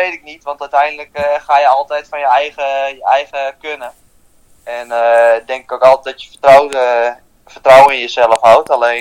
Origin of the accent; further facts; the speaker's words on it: Menaldum, Friesland, Netherlands; ik ben 21 jaar en ik kom uit Menaldum, uit Friesland. En dat ligt vlak bij Leeuwarden.